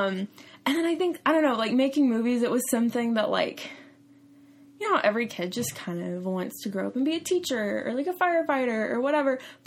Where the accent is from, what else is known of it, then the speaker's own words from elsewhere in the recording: Oklahoma, United States; I feel like, because I'm originally from Oklahoma, and I feel like I've always had an interest in, like, storytelling.